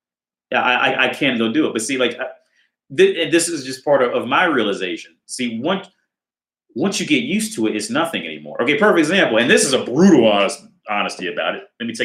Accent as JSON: {"language": "English", "region": "Ohio", "country": "United States", "said": "So let's say when I drove to New York, I'm from Ohio, and I drove to New York City."}